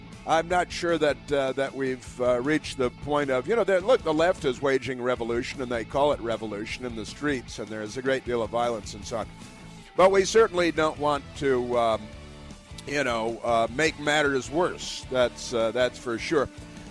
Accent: Chicago, Illinois, United States; No, because I'm from Chicago, you know, and I've heard of that sort of thing happening before.

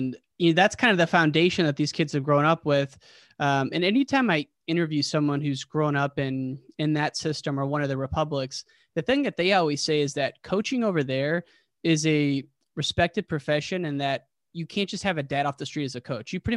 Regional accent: Illinois, United States; a lot of people there, you know, we're from Central Illinois. It's a workman mentality

